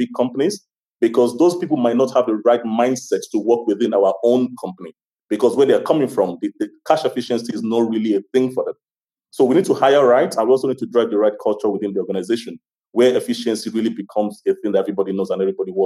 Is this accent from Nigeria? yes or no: yes; Ogun, Nigeria; I'm an Ijebu man, so I come from Ijebu, which means that we are used to not spending money, right?